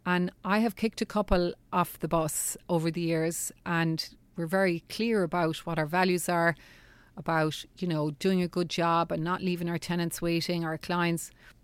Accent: Ireland; Sometimes people, we as Irish people, whatever, we love a bargain.

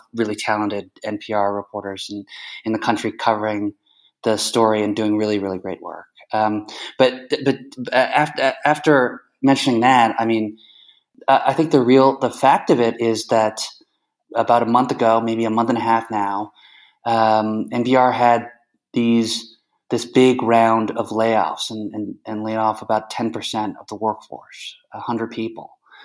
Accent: Canada; Okay, well, firstly, I grew up in Canada, so as a Canadian-American, as emphasis on Canadian

